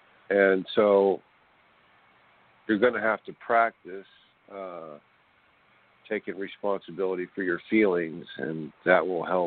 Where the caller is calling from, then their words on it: California, United States; Cali, California.